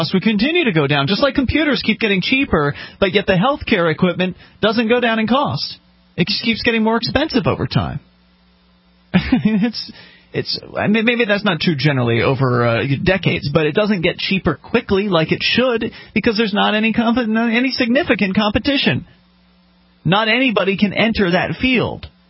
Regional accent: Canada; when you're growing up in Canada

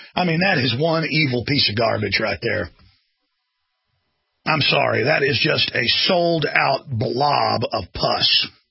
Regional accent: Dallas, Texas, United States; I beat the living daylights out of them when I grew up in Dallas, but I was the exception.

